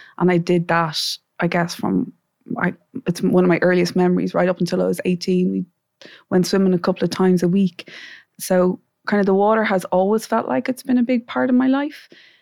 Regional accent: Leixlip, Kildare, Ireland; I'm from Leixlip in County Kildare. It's obviously not by the sea

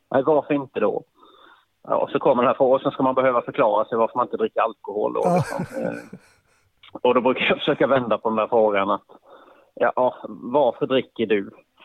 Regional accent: Karlskrona, Blekinge, Sweden; Född och uppvuxen i Karlskrona.

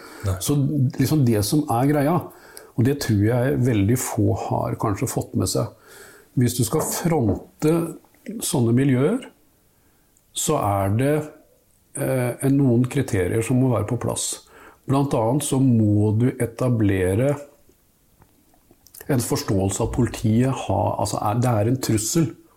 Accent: Nesodden, Akershus, Norway; en viss tilknytning til miljøet utifra der jeg vokste opp, altså på Nesodden.

